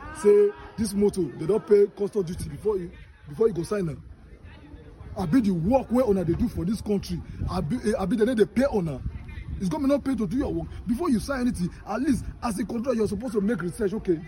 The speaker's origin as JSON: {"language": "English", "region": "Niger Delta", "country": "Nigeria", "said": "I'm from Niger Delta."}